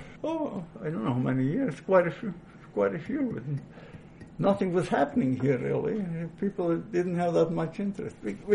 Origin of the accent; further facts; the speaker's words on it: Latvia; now in Canada; if we went back to Latvia now, we wouldn't fit in there